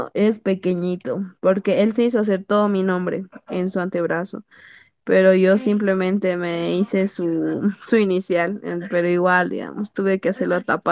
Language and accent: Spanish; Bolivia; Ah, yo soy de Bolivia.